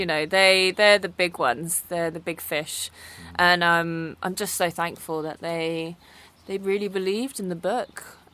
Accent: Norwich, East of England, United Kingdom; No, I'm from Norwich.

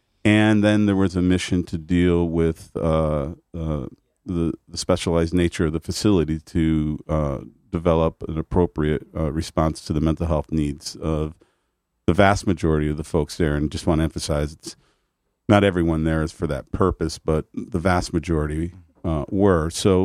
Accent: Waterbury, Connecticut, United States; also born or lived in Cheshire; I was born in Cheshire, but I primarily grew up in Waterbury.

